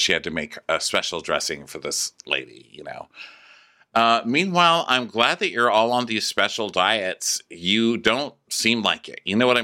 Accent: Florida, United States; Yeah, I'm from Florida. I said Worcestershire.

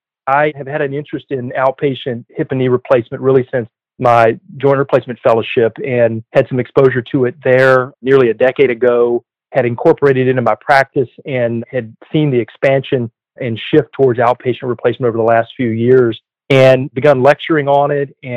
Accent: North Carolina, United States; My background, I'm originally from North Carolina, went to University of Chapel Hill for undergrad at med school, and then did my residency at the University of Pennsylvania in Philadelphia.

